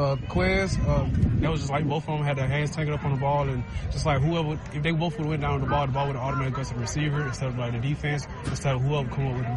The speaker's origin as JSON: {"language": "English", "town": "Lynette", "region": "Alabama", "country": "United States", "tie": "born or raised there", "said": "It's like 15 minutes outside of Auburn on the borderline of Alabama and Georgia."}